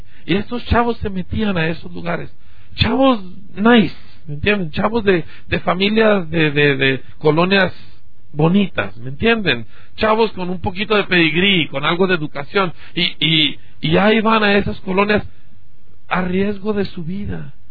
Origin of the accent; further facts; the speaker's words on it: Mexico; algunos de los hombres que han hecho algún impacto en mi país, en México